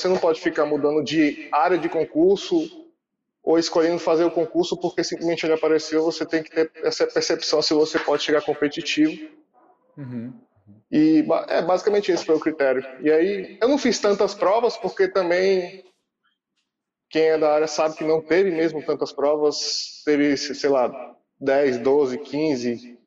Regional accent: Fortaleza, Ceará, Brazil; eu sou de Fortaleza.

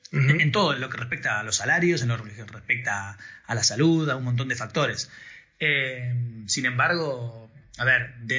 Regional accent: Buenos Aires, Argentina; now in Madrid, Spain; obviamente yo te lo voy a decir como porteño, como argentino de Buenos Aires

